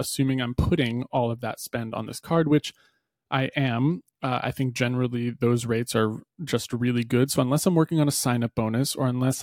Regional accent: New Hampshire, United States; I am from New Hampshire originally, so that's usually where I fly in and out of.

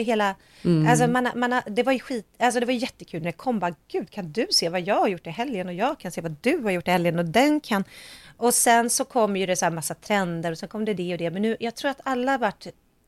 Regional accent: Sweden; Eller jag vet inte om jag har lagt mig på rätt nivå för att jag är svensk.

